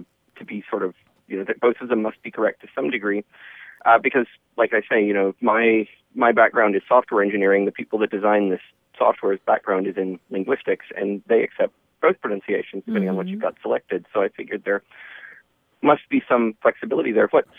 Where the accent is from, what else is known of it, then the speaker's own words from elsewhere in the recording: United States; I'm the American, and I say whatever happens to come out.